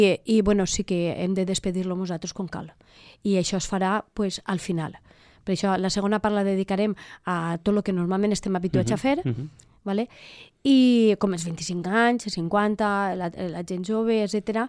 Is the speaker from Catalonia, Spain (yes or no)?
no; Muro, Valencian Community, Spain; Ell parla de, del meu poble, ell parla de Muro